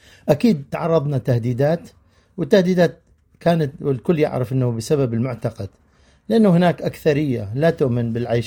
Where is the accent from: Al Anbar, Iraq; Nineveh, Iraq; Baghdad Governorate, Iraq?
Nineveh, Iraq; Bartella; also born or lived in Turkey; now in Australia; من ضيعة اسمها برطلة شمال العراق. قصتي باستراليا بدت وصولي 2015. أنا هاجرت من بلدتي 2013. خرجت لاجئ من بلدي العراق ورحت إلى بلد الانتظار اللي هو تركيا.